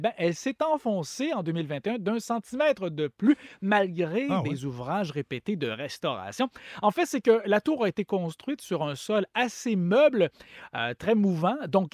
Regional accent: Quebec, Canada; de retour chez nous, au Québec!

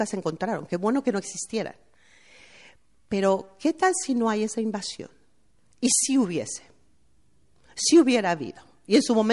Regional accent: Mexico; no solamente como inmigrante, porque yo soy inmigrante, pero como mexicana

